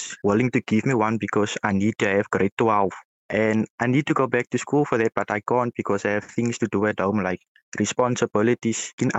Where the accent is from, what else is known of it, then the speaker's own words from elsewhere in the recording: Cape Town, Western Cape, South Africa; So I'm from Cape Town in South Africa.